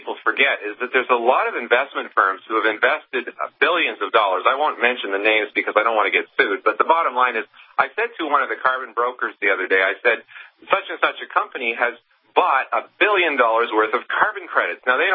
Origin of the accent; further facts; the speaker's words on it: Canada; And I'm really ashamed as a Canadian to have our government saying things they know very well are completely wrong.